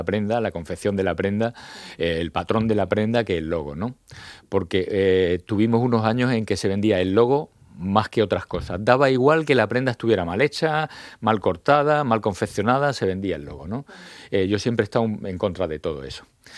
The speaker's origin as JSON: {"language": "Spanish", "town": "Yecla", "region": "Region of Murcia", "country": "Spain", "said": "Además, yo soy muy de Yecla, ¿eh?"}